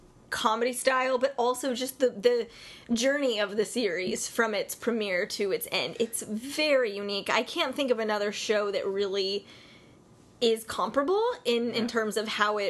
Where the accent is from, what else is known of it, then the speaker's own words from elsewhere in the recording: United States; and this is just an American's perspective, and I'm an American millennial